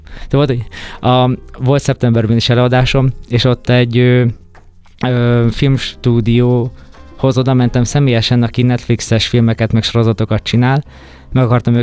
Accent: Hungary; Magyarországról jöttem

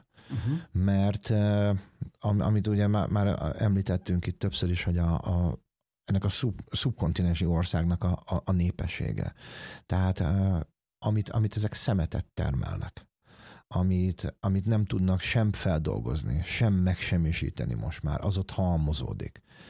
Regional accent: Hungary; én ide születtem, itt nőttem fel Magyarországon, mindenem ide köt

